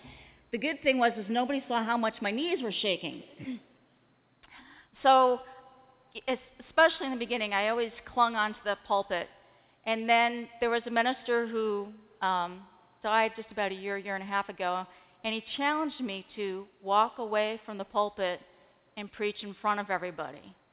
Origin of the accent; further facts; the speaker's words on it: Long Island, New York, United States; also born or lived in Adirondacks; And as I said, I first started growing up in Long Island. And then we moved up to the Adirondacks. I'm kind of an all-around New Yorker at this point, up near Lake George, the other side of the Adirondacks there.